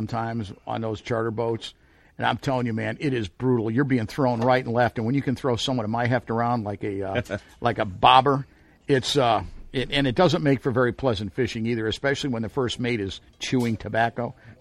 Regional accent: Chicago, Illinois, United States; pizza without cheese. I'm from Chicago.

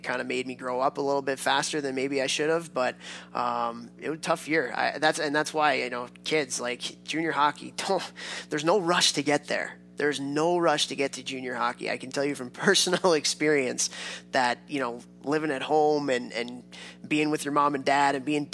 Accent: Chicago, Illinois, United States; because I grew up in Chicago and always wanted to go to the Michigans and the Wisconsins and the Notre Dames

